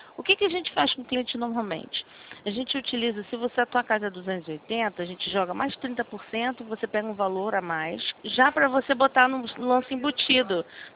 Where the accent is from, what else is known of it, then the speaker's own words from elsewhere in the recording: Rio de Janeiro, Brazil; Sou do Rio. Do centro da cidade aqui. Eu sou da central. Do centro da cidade.